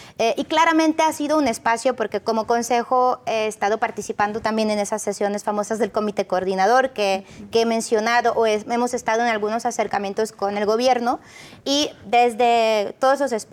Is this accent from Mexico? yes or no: no; Poland; De Polonia.